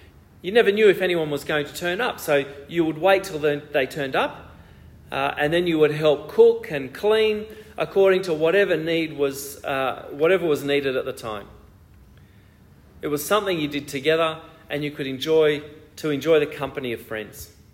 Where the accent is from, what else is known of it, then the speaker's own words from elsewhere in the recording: Australia; also born or lived in Ecuador; many of you know that Corinne and I grew up to Dutch migrants. It meant that we grew up in Australia, but the culture we grew up in, while we felt it was Australian, there were many things about it that were Dutch.